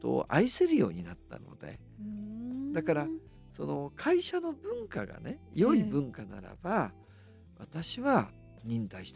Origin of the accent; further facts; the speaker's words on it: Hakodate, Hokkaido, Japan; now in Tokyo, Japan; 北海道の函館から青函連絡船に乗って、本州、まあ、東京に僕は上京してきたわけですよね、で最初は八王子の鈴木鉄工所というところから